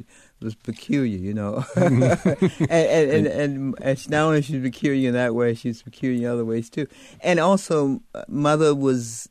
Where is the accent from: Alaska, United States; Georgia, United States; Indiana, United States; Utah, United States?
Georgia, United States; Augusta; also born or lived in Savannah; Well, I was born in Savannah. My father was transferred to Augusta. He worked for an insurance company. And I grew up doing segregation time.